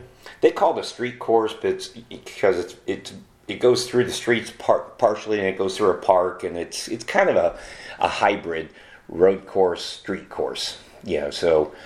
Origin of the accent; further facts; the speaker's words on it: Indianapolis, Indiana, United States; Well, it's not fair because I grew up in Indianapolis, right?